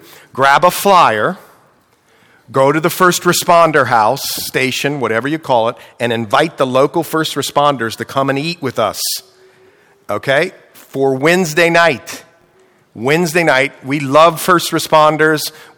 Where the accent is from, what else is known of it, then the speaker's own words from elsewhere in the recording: Ohio, United States; I'm from Ohio. That's why I say that. Stayed up north.